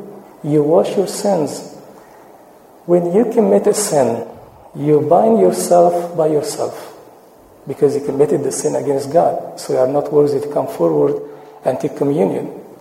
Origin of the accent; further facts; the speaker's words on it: Chicago, Illinois, United States; You know that many years ago, Al Capone virtually owned Chicago. We all know since we are from Chicago.